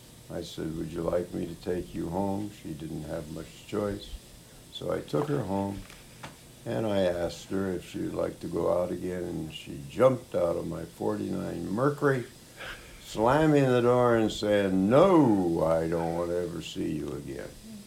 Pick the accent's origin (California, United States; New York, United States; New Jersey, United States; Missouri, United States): California, United States; Fresno; also born or lived in Los Angeles; I was born in Los Angeles, but I primarily grew up in Fresno, California, where it was hot and desolate, and they didn't have any streetcars. But Fresno was my hometown.